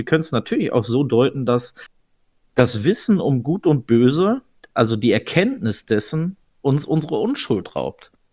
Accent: United States; als Amerikaner ist das vielleicht auch noch mal eine andere gesellschaftliche Positionierung dazu

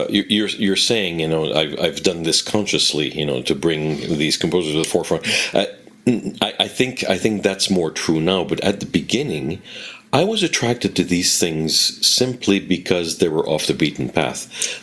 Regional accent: Quebec, Canada; countries, francophone countries, which are not Quebec, I tend to be a little bit of a chameleon and change my accent a little bit to sound more international, because above all, I want to be understood. Because if I really spoke the way I spoke at home

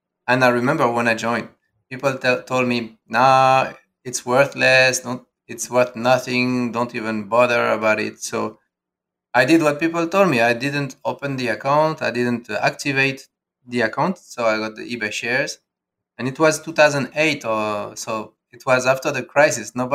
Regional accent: Paris, Île-de-France, France; moved away as an adult; Okay, so I'm originally from Paris

